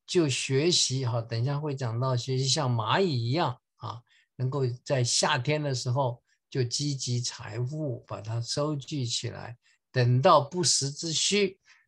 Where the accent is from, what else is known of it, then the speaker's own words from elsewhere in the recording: China; 我们中国人说"言多必失"